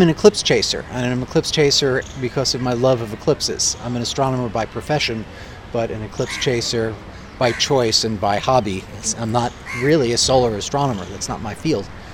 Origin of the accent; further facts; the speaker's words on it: New York City, New York, United States; I grew up in New York City, where you could never see the stars, much like Delhi, same light pollution and haze.